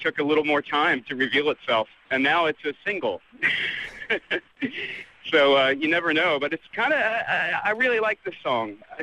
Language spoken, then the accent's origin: English; Philadelphia, Pennsylvania, United States; I grew up in Philadelphia, and when Public Enemy put out their first 12-inch single